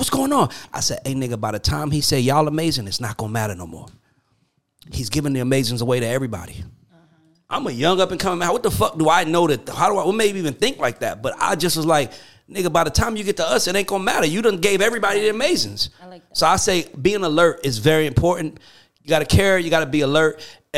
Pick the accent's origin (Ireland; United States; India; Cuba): United States; Atlanta, Georgia; I'm from Atlanta managing a group from the Virgin Islands.